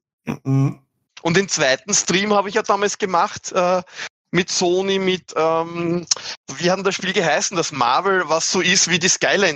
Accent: Austria; accent: Austrian; Und dann war aber mein Dialekt zu österreichisch

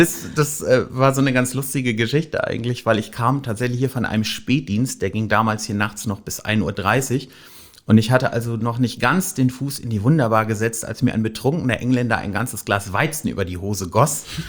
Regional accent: North Rhine-Westphalia, Germany; ja, hallo … ich rufe an aus Wülfrath in der Nähe von Düsseldorf.

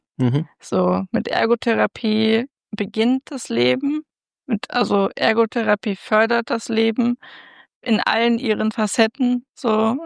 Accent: Bielefeld, North Rhine-Westphalia, Germany; Also ich bin in Bethel aufgewachsen. Ja. Meine Familie lebt in Bethel.

